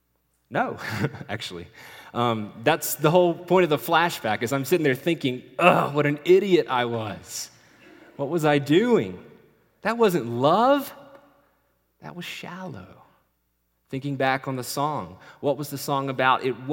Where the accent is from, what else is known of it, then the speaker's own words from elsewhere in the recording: Appalachia, United States; accent: Appalachian; hospital, but I was raised right there on that mountain. That's my mountain, and I was slipping into my Appalachian accent and bragging on my hometown.